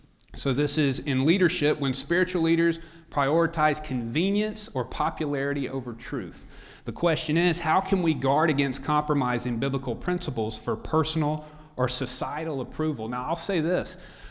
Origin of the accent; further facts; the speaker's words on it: Mississippi, United States; born there; But I can tell you that I was born in the Delta, I've lived all over the place, and that Oxford is different than anywhere else I've ever lived.